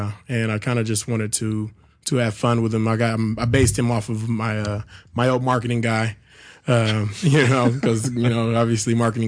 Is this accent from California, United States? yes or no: yes; Sacramento, California, United States; I know the places to go when I'm in my hometown of Sacramento.